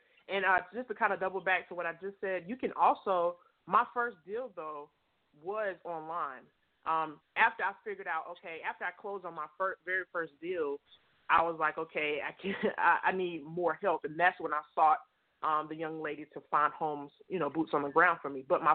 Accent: North Carolina, United States; I was sticking to this Fayetteville, North Carolina area because I had knew the area. I'm actually from North Carolina.

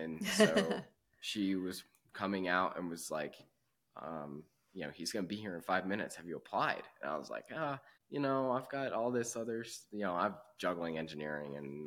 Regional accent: Colorado, United States; Yeah, so I grew up here in Colorado, so I was very outdoorsy.

